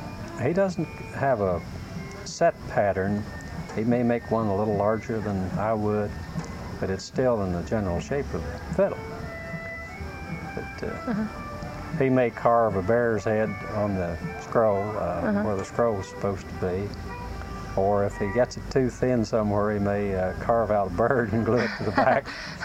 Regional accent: West Virginia, United States; No, I grew up in the southern part of Upshur County, same county that Buckhannon's located in. It's about 20 miles, I suppose, from Buckhannon.

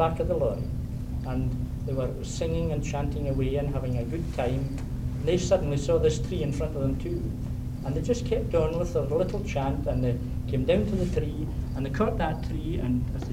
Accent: Fort William, Scotland, United Kingdom; Well, I come from Fort William in Scotland, which is 120 miles north of Glasgow.

